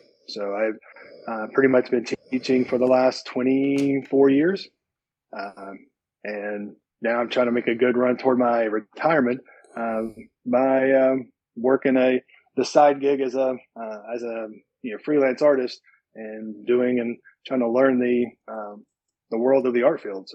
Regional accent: Virginia, United States; First off, I was raised in Virginia. I'm a mountain boy. I grew up on the top of the mountain, very much an Appalachian upbringing.

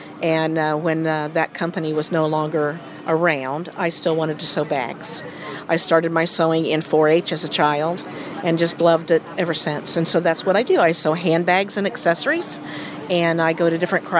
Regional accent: Sheridan, Indiana, United States; I grew up in Sheridan, Indiana, where I'm living now. My husband and I lived in Westfield for several years.

